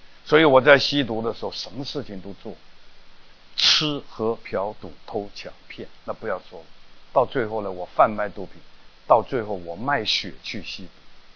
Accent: Hong Kong; 我从小在香港长大，12、13岁呢，我就在外边鬼混

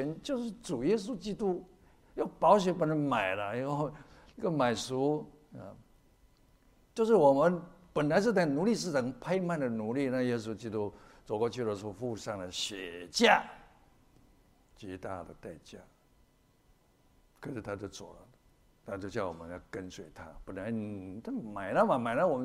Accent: Taiwan; 可能我们有一些是从中国来的，我是从台湾来的。

